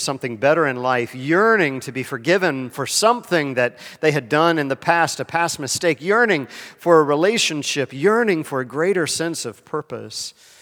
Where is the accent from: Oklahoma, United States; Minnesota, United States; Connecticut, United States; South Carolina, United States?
South Carolina, United States; I grew up in South Carolina, and they were our rivals.